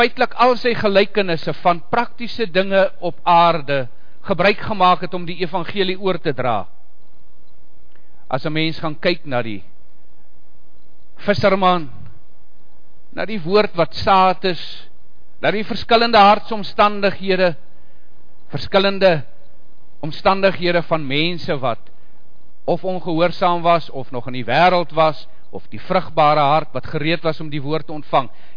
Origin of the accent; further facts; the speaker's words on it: Namibia; moved away; Ek kom oorspronklik uit Suidwes, Namibië, daar gebore en groot geword